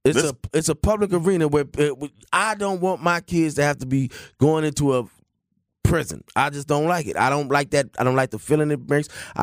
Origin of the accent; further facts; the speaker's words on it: United States; I am an American, and in most cases, all of us have been arrested at some point.